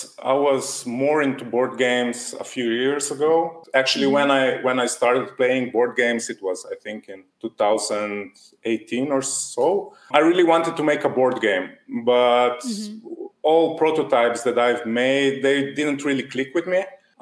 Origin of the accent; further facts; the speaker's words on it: Slovenia; English is a second language; I come from Slovenia and I design games.